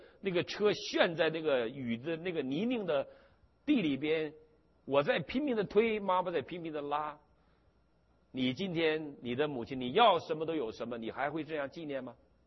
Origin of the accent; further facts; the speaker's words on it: Northeast China, China; 我们东北人睡在一个炕上